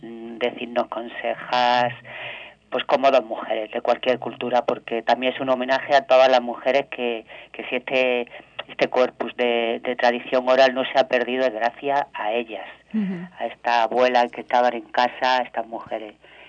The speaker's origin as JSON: {"language": "Spanish", "town": "Granada", "region": "Andalusia", "country": "Spain", "tie": "born there", "said": "yo nací en Granada"}